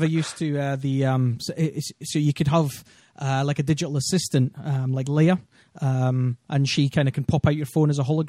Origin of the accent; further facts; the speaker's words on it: United Kingdom; I found it all very strange being British and hugging.